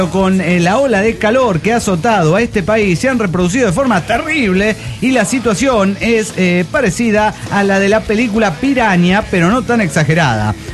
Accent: Argentina; quería decirles algo que acontece en mi país, la República Argentina.

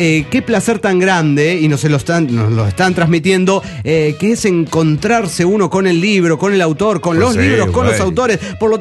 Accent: Tijuana, Baja California, Mexico; de Tijuas.

